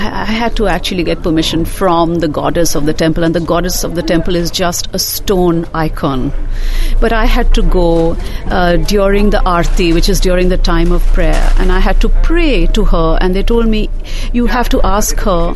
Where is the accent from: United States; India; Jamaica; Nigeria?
India; Delhi; When I was growing up in Delhi, or rather I was going to college in Delhi, I saw a case of possession right in my grandfather's house.